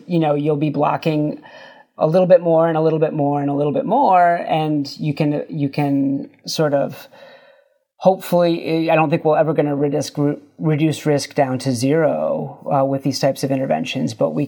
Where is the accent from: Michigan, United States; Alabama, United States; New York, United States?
Michigan, United States; Gladwin; I grew up in Gladwin. I spent the first 18 years of my life there.